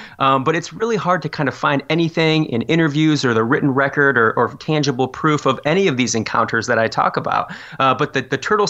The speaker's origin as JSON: {"language": "English", "town": "Fort Wayne", "region": "Indiana", "country": "United States", "tie": "born or raised there", "said": "So this happened to be about 15 miles from my hometown of Fort Wayne, Indiana. So I really grew up with this story."}